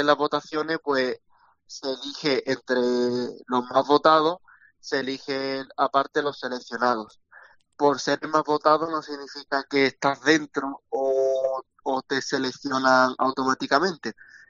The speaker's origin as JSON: {"language": "Spanish", "region": "Andalusia", "country": "Spain", "lives_now": "Granada, Spain", "said": "yo soy del campo de Gibraltar y me vine aquí a estudiar a Granada, porque los grados medios los he hecho en San Roque, que es mi lugar de residencia"}